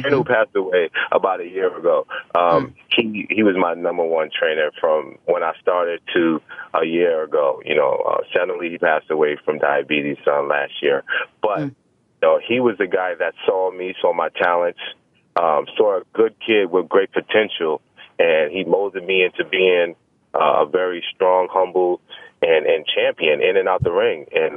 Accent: Brooklyn, New York, United States; growing up in Brooklyn, especially the Brownsville area

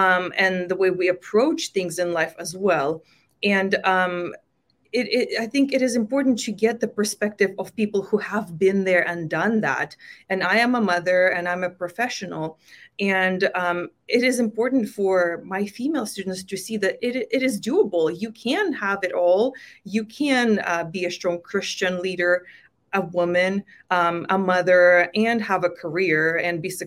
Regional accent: Vilnius, Vilnius County, Lithuania; moved away as an adult; now in United States; I was born and raised in Vilnius, Lithuania, and actually I got my undergrad from there, from the Mykolas Romeris University, and my undergrad is in public administration. And I married an American, and I moved to the States

